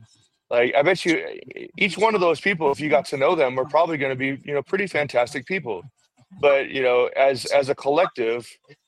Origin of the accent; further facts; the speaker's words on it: Kansas City, Missouri, United States; born there; hey, I was born in Kansas City. I'm a huge Chiefs fan.